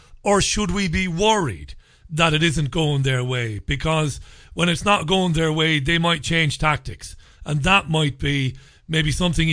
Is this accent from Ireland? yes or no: yes; Ireland; now in United Kingdom; I'm an Irishman who lives in the UK. My government in Ireland